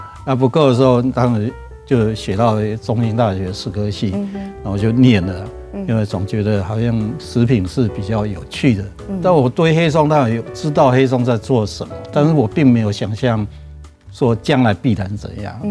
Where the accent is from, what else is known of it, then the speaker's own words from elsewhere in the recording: Taipei, Taiwan; 因为我们老家是在我们以前叫后火车站，台北车站后面